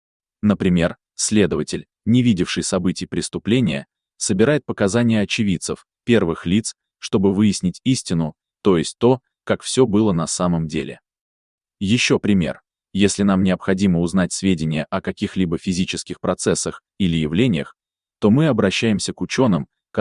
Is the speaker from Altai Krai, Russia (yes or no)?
yes; Altai Krai, Russia; Летом 2002 года я оказалась у себя на родине, в Алтайском крае.